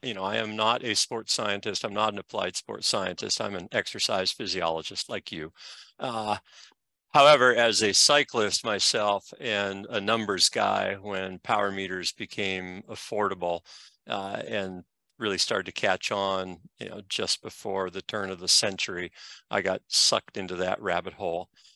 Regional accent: Indiana, United States; I grew up in Indiana. I started riding a bike when I was 14, racing when I was 15.

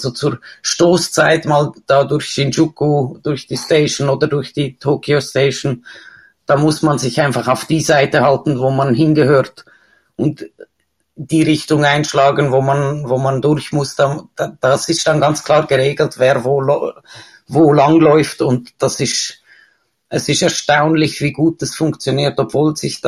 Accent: Switzerland; ich komme ja aus der Schweiz, wie man hören kann.

